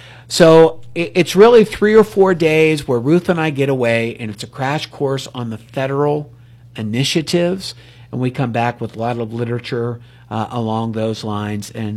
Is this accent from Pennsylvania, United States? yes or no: yes; Ellwood City, Pennsylvania, United States; So last evening hosted a group actually from my hometown of Elwood City